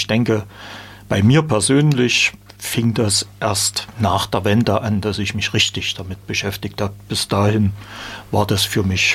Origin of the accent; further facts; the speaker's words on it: East Germany, Germany; Also ich bin ja aus dem Osten